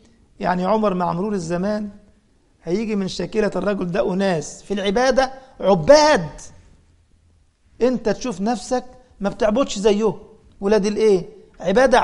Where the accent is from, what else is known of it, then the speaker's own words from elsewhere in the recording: Egypt; أنا أذكر أنني وأنا صغير في السن كنت أقرب من 17-18، عندنا في مصر كان نشأ الفكر التكفيري ده